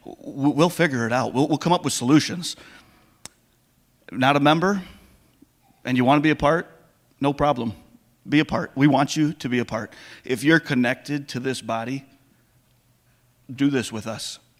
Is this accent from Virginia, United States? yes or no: no; Wisconsin, United States; But we are from Wisconsin, and we are hardy. And if we can tailgate at Lambeau Field in December